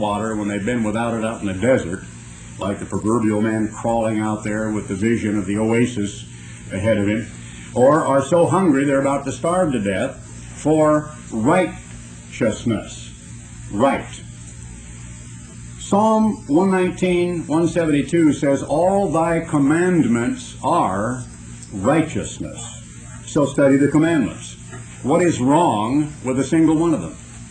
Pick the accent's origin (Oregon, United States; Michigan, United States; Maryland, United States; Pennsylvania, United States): Oregon, United States; as a boy growing up in Oregon, seeing my father's ministry and all the members of the Church of God Seventh Day, the Oregon Conference